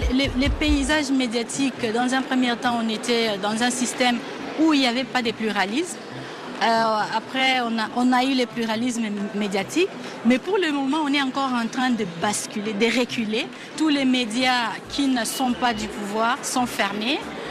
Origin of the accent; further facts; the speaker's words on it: DR Congo; Je viens de la République démocratique du Congo.